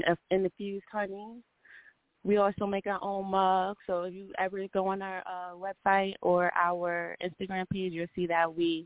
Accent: Clifton, New Jersey, United States; Clifton, New Jersey.

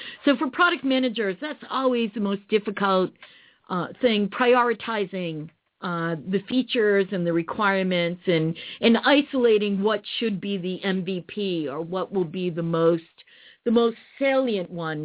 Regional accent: Massachusetts, United States; I grew up next to Hingham.

